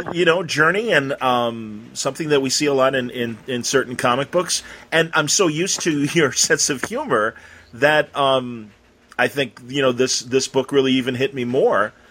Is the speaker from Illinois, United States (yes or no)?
yes; Wilmette, Illinois, United States; I mean, you know, I'm from Wilmette, Illinois, and am I correct?